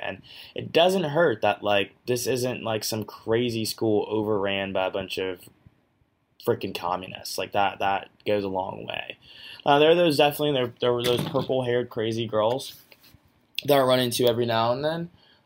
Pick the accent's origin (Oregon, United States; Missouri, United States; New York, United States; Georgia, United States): Georgia, United States; My home state of Georgia, though, we got to work on that one.